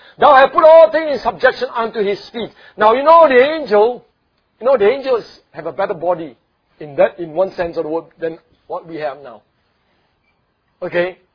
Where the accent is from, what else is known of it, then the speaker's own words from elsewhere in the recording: Singapore; Not just this life I'm talking about, being born a Singaporean, have all the things in Singapore, television, computer, handphones